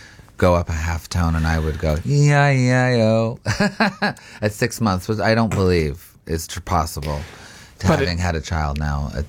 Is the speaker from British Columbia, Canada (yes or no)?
no; Montreal, Quebec, Canada; And I was brought up in Montreal.